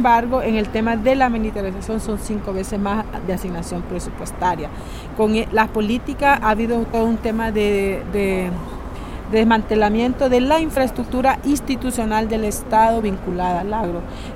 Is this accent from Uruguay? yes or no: no; Honduras; Nosotros como hondureños presentamos la propuesta de reforma agraria integral